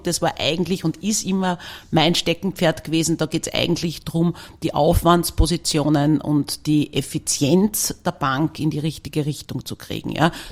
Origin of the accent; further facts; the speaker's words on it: Linz, Upper Austria, Austria; now in Vienna, Austria; Ich bin gebürtige Linzerin